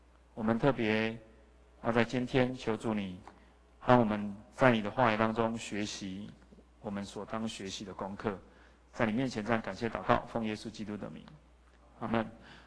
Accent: Taiwan; 对我们台湾人的父母，哇，能够给子女很好的教育算是很了不起的。

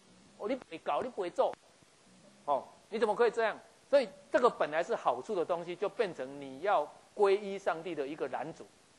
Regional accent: Taiwan; 很多我们台湾人想要把孩子送去美国，可是老人家就不去美国住。

